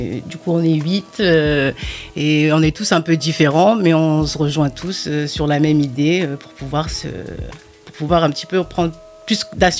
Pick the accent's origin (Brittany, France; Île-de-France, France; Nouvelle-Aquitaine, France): Nouvelle-Aquitaine, France; Beaubreuil; Beaubreuil. Je ne connaissais pas tout ça. Et ça va être une fierté pour moi aussi de représenter ce quartier-là où j'ai grandi